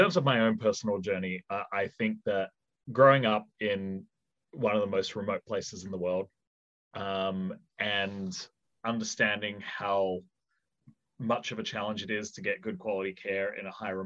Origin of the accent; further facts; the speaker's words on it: Western Australia, Australia; now in United States; Even just growing up in Western Australia and growing up in the health ecosystem in Western Australia